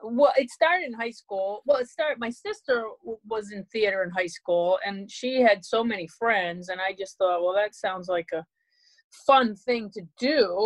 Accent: Rhode Island, United States; And since I'm from Rhode Island and the Ocean State and the University of Rhode Island

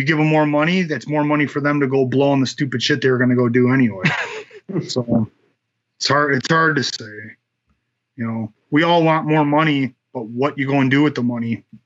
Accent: United States; It's definitely something that I have to, as an American fighter, yeah, it's tough.

